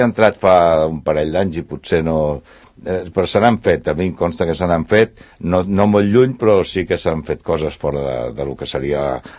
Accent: La Floresta, Catalonia, Spain; sobretot a la Floresta, que és d'allà on venim.

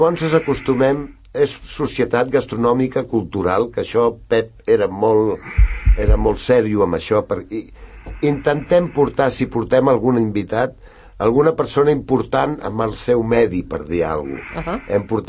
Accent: Sant Cugat, Catalonia, Spain; nosaltres som molt de Sant Cugat

